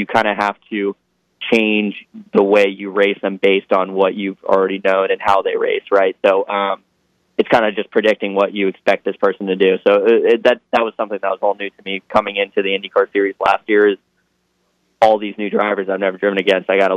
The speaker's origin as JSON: {"language": "English", "town": "Jupiter", "region": "Florida", "country": "United States", "tie": "born or raised there", "said": "You know, I'm a Florida native, right? I'm born and raised in Jupiter, Florida, and I still live there."}